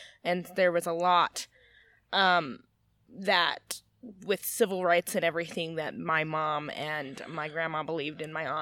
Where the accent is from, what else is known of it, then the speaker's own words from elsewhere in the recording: Utah, United States; I think that for me specifically, it's been really interesting growing up in Utah, because there, while when my mom moved here, it was to kind of give us a leg up financially.